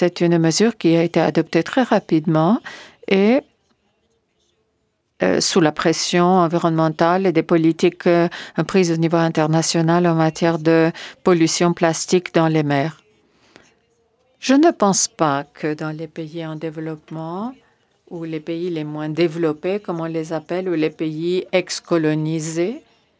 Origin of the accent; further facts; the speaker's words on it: Chile; Moi, je viens du Chili.